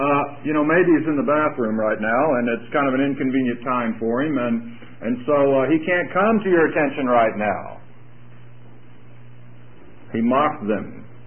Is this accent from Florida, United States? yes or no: yes; Florida, United States; Now, that doesn't mean much to me since I'm from Florida